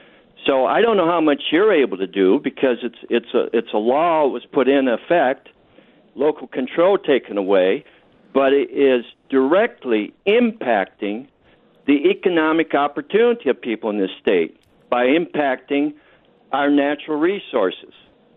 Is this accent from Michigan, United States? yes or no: no; Wisconsin, United States; Yes, I'm from Crawford County, and that's also the Kickapoo River Valley, which is also a slice of heaven.